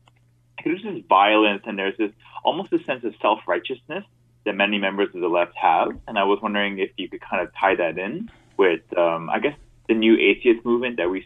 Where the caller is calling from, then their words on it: Canada; I guess as a Canadian, I've been watching the political process down south with a lot of interest.